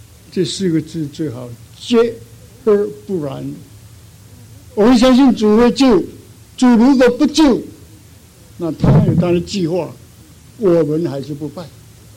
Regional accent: Fujian, China; 我是福建人

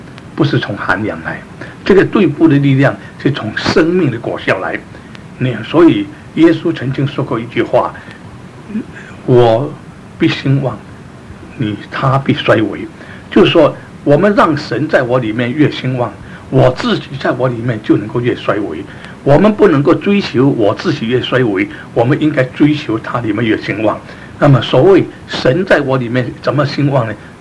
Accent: Fujian, China; 那么我们福建人呢吃稀饭呢

